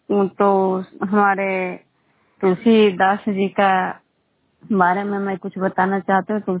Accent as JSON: {"language": "Hindi", "town": "Khajra", "region": "Bihar", "country": "India"}